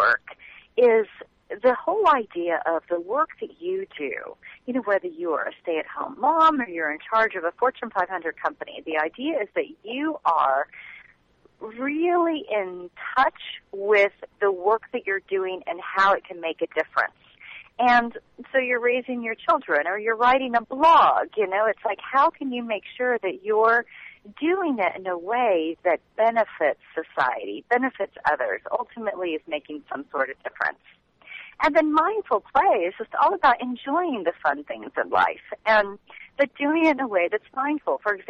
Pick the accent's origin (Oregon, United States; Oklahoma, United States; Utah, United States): Oklahoma, United States; moved away as an adult; now in Washington, United States; So I am originally from Oklahoma, and I moved out to Washington, D.C. in 1996 and began my career out here.